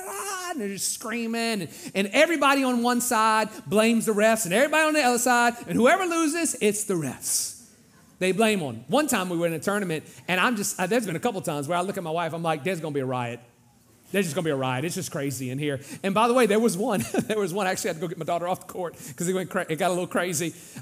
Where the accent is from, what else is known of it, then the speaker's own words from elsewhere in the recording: Louisiana, United States; now in Katy, United States; And you know, I grew up in Louisiana and they're serious about their sports. Then I moved here to Katy and y'all crazy.